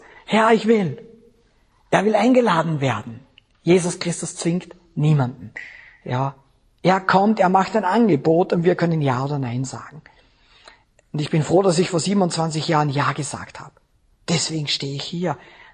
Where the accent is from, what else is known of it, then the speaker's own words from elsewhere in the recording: Upper Austria, Austria; ich bin in der Nähe von Linz aufgewachsen. Linz war 20 Kilometer weg von mir.